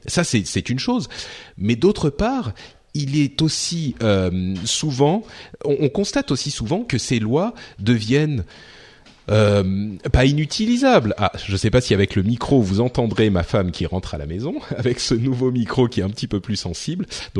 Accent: France; est-ce que notre réaction en tant que Français

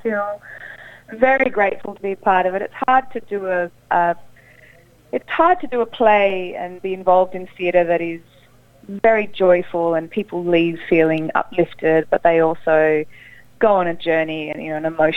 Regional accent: Broome, Western Australia, Australia; But I grew up in Broome

